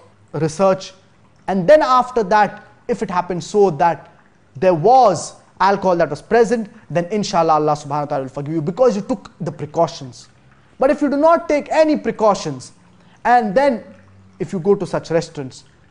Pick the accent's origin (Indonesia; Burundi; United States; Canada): Indonesia; English is a second language; I work as a freelancer and I'm from Indonesia.